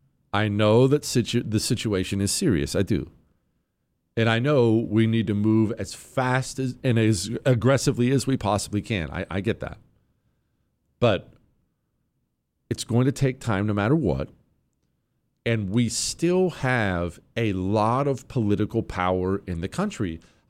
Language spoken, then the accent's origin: English; United States; I care about American stuff. I am an American through and through. I am the ugliest of ugly Americans.